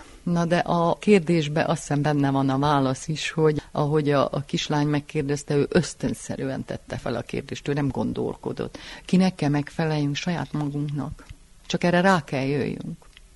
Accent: Cluj-Napoca, Cluj County, Romania; born or raised there

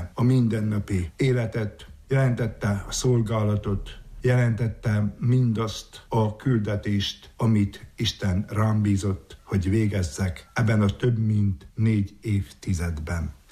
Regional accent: Szárazajta, Covasna, Romania; also born or lived in Sfântu Gheorghe; a szomszédos Szárazajta Márti faluba születtem, és elemi iskoláim után a Sepsiszentgyörgyi Székely Mikó kollégiumban végeztem és érettségiztem

